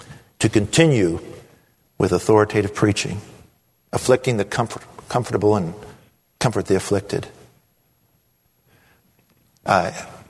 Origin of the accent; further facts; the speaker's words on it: Washington, District of Columbia, United States; I grew up there in Washington, D.C., and I've been there for all kinds of events.